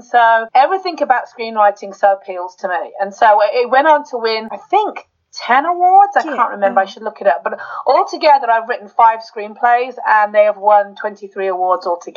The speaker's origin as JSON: {"language": "English", "town": "Birmingham", "region": "West Midlands", "country": "United Kingdom", "tie": "born or raised there", "also_born_or_lived": "Scotland", "accent": "Birmingham", "said": "I'm actually from Birmingham, which is right in the centre. That's where I grew up. I originally came from Scotland. I was born in Scotland, but I left when I was very young."}